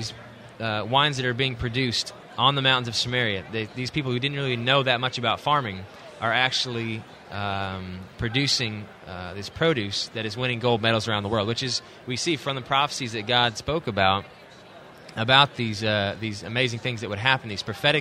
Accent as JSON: {"language": "English", "region": "Tennessee", "country": "United States", "said": "From here in Tennessee. I actually live just outside of Nashville and Franklin."}